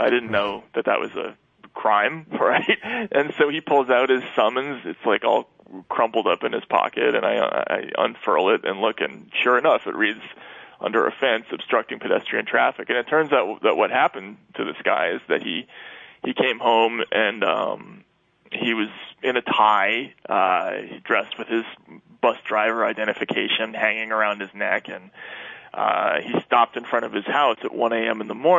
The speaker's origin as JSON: {"language": "English", "region": "New York", "country": "United States", "said": "And I felt very guilty that as a New Yorker that I didn't know a lot of these things"}